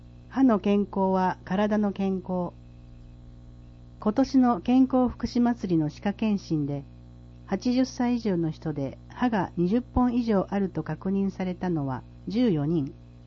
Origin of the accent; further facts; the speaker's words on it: Wakayama, Japan; 私は和歌山で生まれ育ったから、子供の頃からずっとカツオと梅干しを食べてきました。